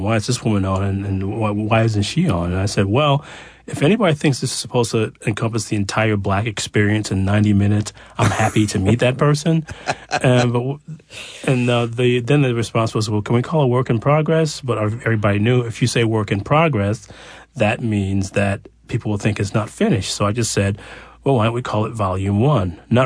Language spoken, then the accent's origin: English; Detroit, Michigan, United States; Because I grew up in Detroit